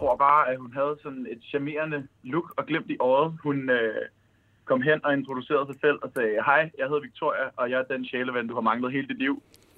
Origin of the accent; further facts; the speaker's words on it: Copenhagen, Capital Region of Denmark, Denmark; jeg er egentlig fra København, men er flyttet til Aalborg sidste år for at studere noget serviceøkonom på UCN, professionshøjskolen, og er i København nu.